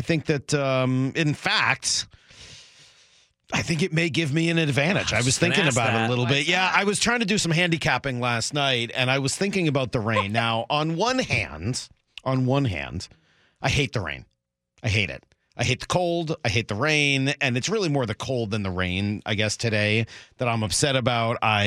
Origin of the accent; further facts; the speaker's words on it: Northeast, United States; Moore and I, of course, both growing up in the Northeast, and we have moved, as you will notice, pretty far away from there because we do not like the cold.